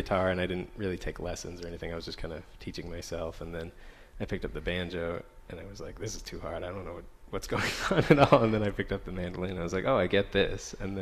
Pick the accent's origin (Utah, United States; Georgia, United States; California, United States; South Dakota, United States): South Dakota, United States; Sioux Falls; now in Eugene, United States; Yeah, I actually went to middle school and high school in Sioux Falls, South Dakota. So it feels good to be back in the state